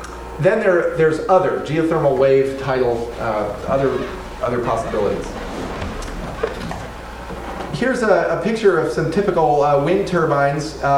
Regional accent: Vacaville, California, United States; I grew up right here in Vacaville, and there were wind farms in the East Bay in what is listed here as a marginal area.

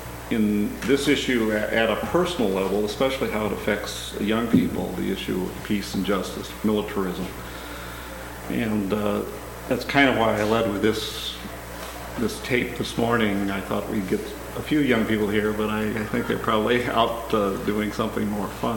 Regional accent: Arizona, United States; I'm from Arizona.

